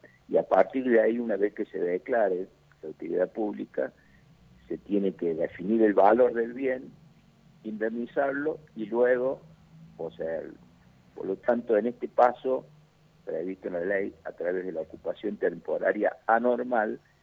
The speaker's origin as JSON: {"language": "Spanish", "town": "Villa de Soto", "region": "Córdoba", "country": "Argentina", "said": "yo soy de Villa de Soto, departamento Cruz del Este."}